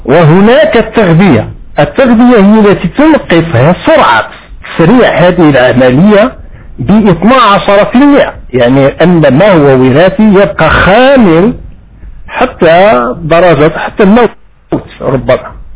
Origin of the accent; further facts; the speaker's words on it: Morocco; أنا من المغرب وأعرف بأن في المغرب 3 ملايين يعاني من مرض السكري